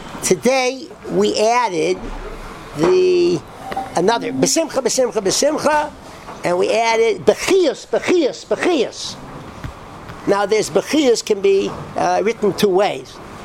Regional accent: Connecticut, United States; born there; But when I was born in Connecticut.

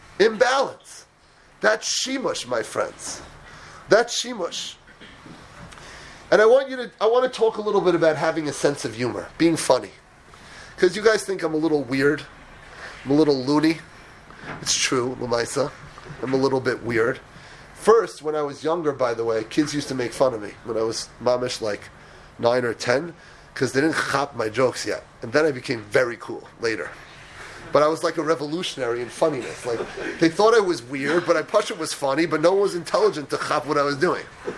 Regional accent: England, United Kingdom; He usually speaks Hebrew with everyone, but me, I'm English.

